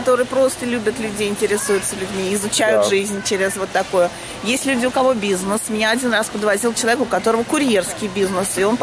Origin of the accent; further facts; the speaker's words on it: California, United States; когда узнавали, что я происхожу из Силиконовой долины, так. Приехала из Силиконовой долины